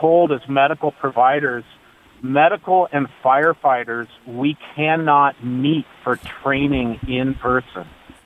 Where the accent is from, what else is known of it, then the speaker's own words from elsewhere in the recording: New York, United States; moved away as an adult; now in California, United States; I live in California, and I'm a transplant from New York. I'm a Vietnam vet.